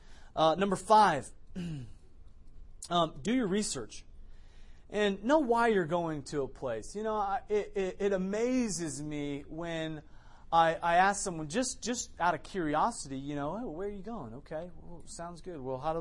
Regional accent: Iowa, United States; So I grew up in Iowa.

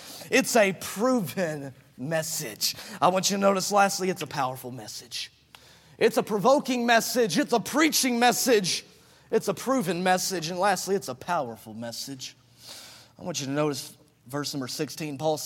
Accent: the South, United States; I'm from the South, you understand.

